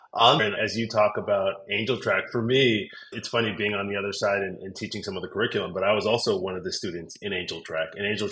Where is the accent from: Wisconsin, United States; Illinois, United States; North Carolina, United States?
Illinois, United States; Chicago; I grew up in Homewood, Flossmoor. So I grew up in Chicago.